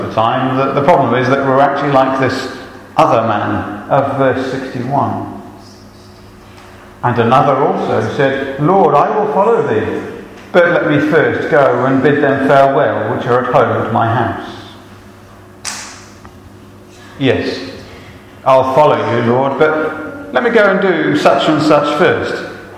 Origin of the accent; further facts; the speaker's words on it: England, United Kingdom; now in New Zealand; I'm an Englishman.